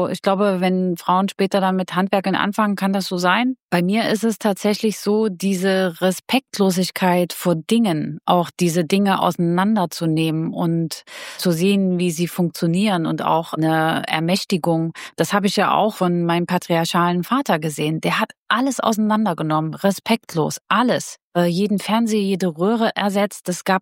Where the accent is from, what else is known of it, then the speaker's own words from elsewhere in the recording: Switzerland; Ich dattel da als Schweizer Männermesser durch die Gegend und mache alles.